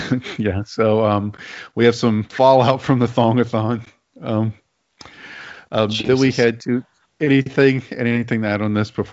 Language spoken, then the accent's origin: English; the South, United States; growing up in the South, that this is almost a little too real for me.